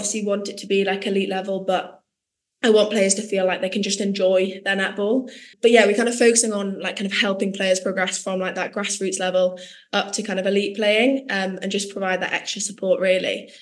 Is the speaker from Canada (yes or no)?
no; North East England, United Kingdom; As I said, like I grew up in the Northeast, and I think I just got that really strong connection to the Northeast.